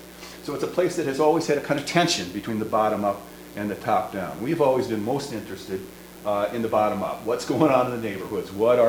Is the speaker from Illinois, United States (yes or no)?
yes; Chicago, Illinois, United States; I come from Chicago. I was born there, raised near there, have lived almost my entire life there